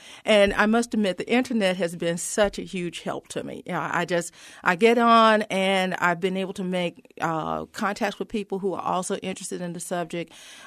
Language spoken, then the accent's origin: English; North Carolina, United States; now in Iowa, United States; No, I'm originally from North Carolina.